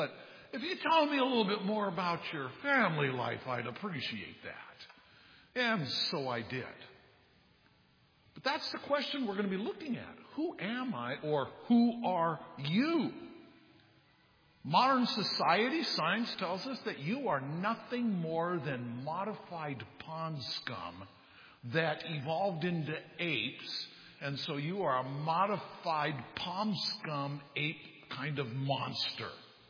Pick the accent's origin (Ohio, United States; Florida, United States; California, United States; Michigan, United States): California, United States; Downey; born there; I was born in Downey, California, January 27th, 1960.